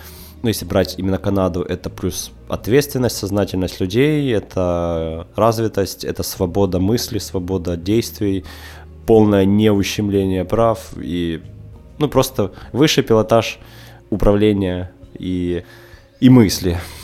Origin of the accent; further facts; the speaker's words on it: Donetsk, Donetsk Oblast, Ukraine; Ну, учитывая, что я родился и вырос в Донецке, я во всех этих городах был